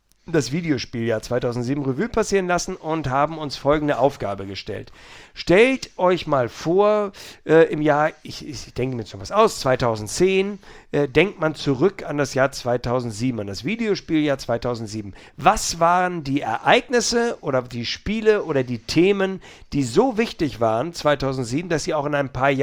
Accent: Northern Germany, Germany; wir sind ja Norddeutsche, das ist wirklich auch schon weit weg

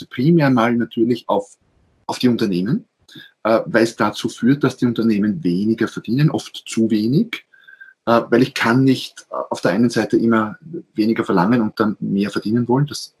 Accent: Austria; Ich bin Österreicher, wie man wahrscheinlich hört

